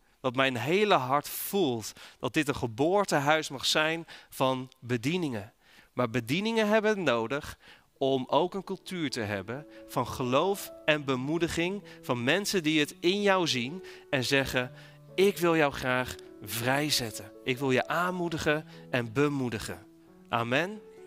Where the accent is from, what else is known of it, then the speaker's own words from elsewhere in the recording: Netherlands; En mag ik heel eerlijk zijn, daar zijn wij als Nederlanders niet zo goed in.